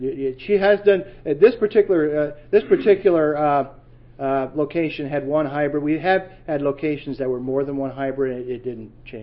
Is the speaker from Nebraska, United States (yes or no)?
yes; Nebraska, United States; I'm from Nebraska